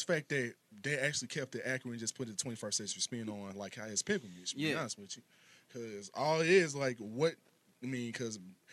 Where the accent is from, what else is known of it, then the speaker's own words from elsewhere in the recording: Hanley Hills, Missouri, United States; Bro, I was a straight up nerd. Growing up in Hanley Hills as a straight up nerd.